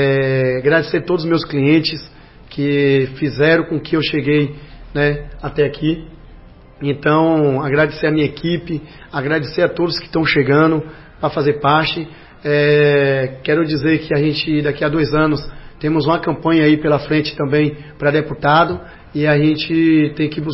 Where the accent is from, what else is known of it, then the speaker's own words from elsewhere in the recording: Ilhéus, Bahia, Brazil; Eu quero assumir esse compromisso com a minha cidade. Nasci no Alto da Minha Esperança, sei da dificuldade de todos os morros da nossa cidade